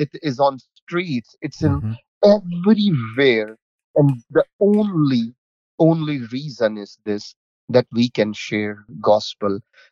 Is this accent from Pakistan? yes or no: yes; Pakistan; moved away as an adult; now in High Point, United States; Me and my wife, we both of them, we born and raised in Pakistan. We moved in probably 2012.